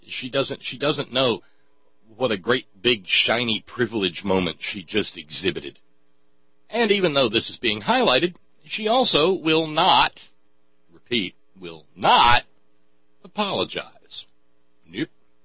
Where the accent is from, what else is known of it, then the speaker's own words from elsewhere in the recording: Los Angeles, California, United States; I was born and raised in Los Angeles for 48 years